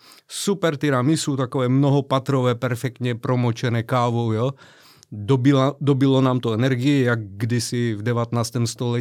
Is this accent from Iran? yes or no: no; Liberec, Liberec Region, Czechia; Víte, já jsem z Liberce